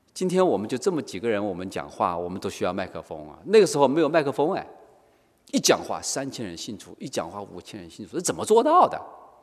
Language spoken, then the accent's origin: Chinese; China; 我以前小时候是在中国农村长大的